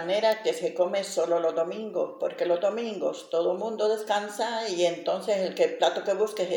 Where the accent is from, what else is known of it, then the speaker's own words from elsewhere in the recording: Honduras; soy hondureña.